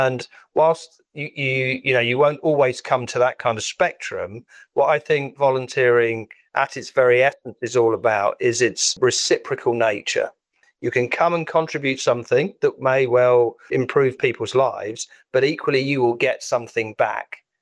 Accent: East Midlands, United Kingdom; when I was a bit of a troublesome young person growing up in Northamptonshire

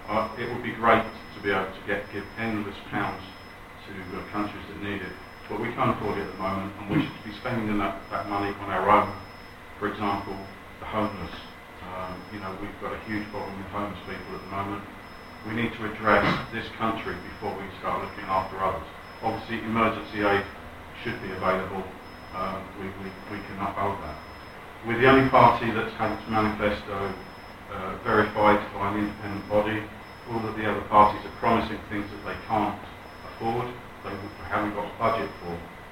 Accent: London, United Kingdom; born there; now in Milton Keynes, United Kingdom; I was born in North West London, and I moved to Milton Keynes 38 years ago.

